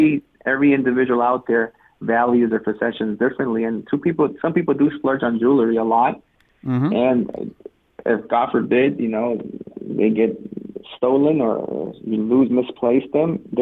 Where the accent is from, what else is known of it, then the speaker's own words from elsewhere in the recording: Boston, Massachusetts, United States; I'm born and raised in Boston, native from Dorchester. And, you know, I've pretty much went to Madison Park High School.